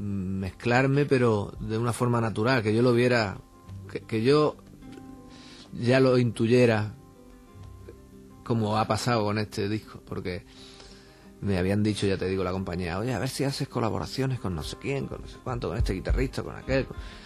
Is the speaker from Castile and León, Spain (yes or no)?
no; Ubrique, Andalusia, Spain; accent: Ubrique; como el inglés mío es de Ubrique, no claro, él no lo entiende